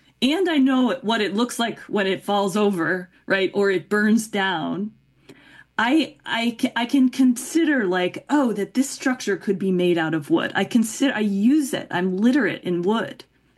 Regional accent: Massachusetts, United States; there was this patch of woods behind the house where I grew up. I grew up in Massachusetts.

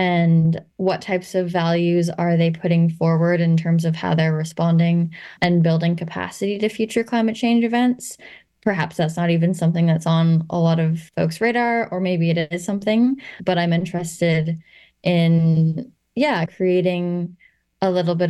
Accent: Cortes Island, British Columbia, Canada; I grew up on Cortez Island, and now I'm coming back to Cortez.

